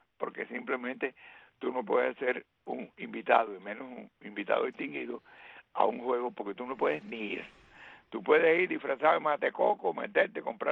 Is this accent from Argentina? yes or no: no; Cuba; como cubanos